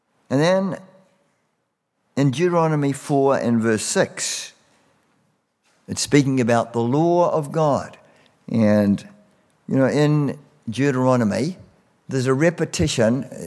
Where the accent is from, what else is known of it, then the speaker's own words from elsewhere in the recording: New Zealand; You know, when I grew up in New Zealand, I mean, everything was shut on a Sunday.